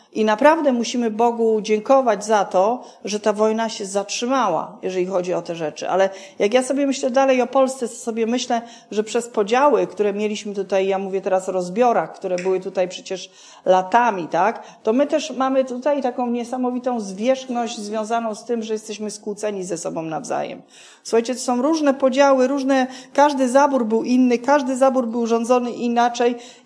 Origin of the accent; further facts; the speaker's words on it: Silesian Voivodeship, Poland; Ja jestem ze Śląska